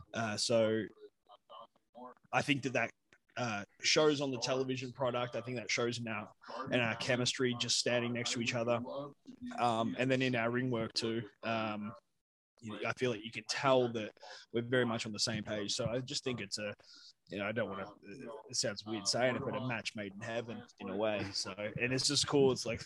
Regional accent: Australia; I'm Australian. Why would I say it like that?

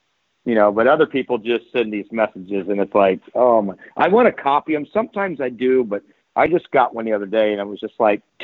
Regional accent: Akron, Ohio, United States; my thing is my upbringing. I'm from Akron, Ohio. I'm still here, you know.

